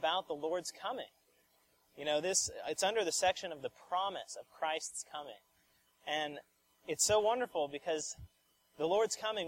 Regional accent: Champaign, Illinois, United States; I'm from Champaign.

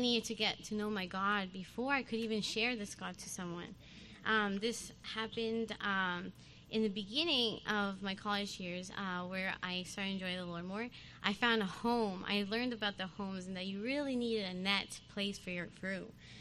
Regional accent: Calgary, Alberta, Canada; I'm from Calgary.

